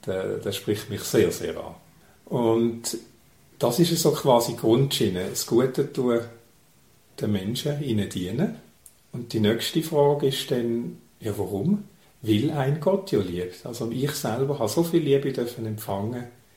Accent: Basel, Basel-Stadt, Switzerland; Meine Familie väterlicherseits lebt dort. Das sind Hindus. Mütterlicherseits komme ich aus der Ostschweiz aufgewachsen, bin ich in Basel.

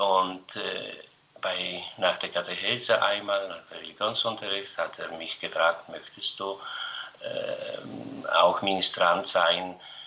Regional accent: Poland; German is a second language; Ich bin in eine Bauernfamilie geboren und aufgewachsen im Dorf. Geboren bin ich 1960, also schon nach der Stalinzeit. Also es war etwas einfacher zu leben in Polen

